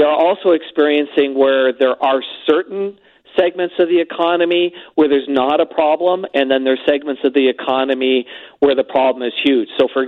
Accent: Canada; I'm a Canadian.

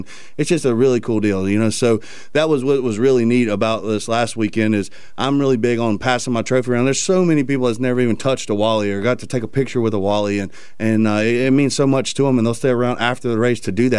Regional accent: Virginia, United States; know, everybody's Virginia Tech Hokies back home. We all bleed maroon back there, man. And, you know, I'm 10 minutes from Tech.

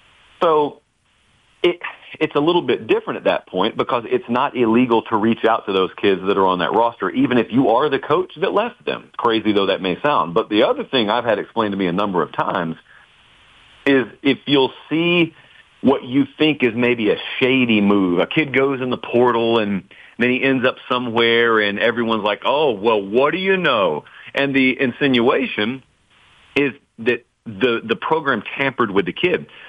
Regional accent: Georgia, United States; I grew up in Georgia. When we would drive through Atlanta, the speed limit sign said 55

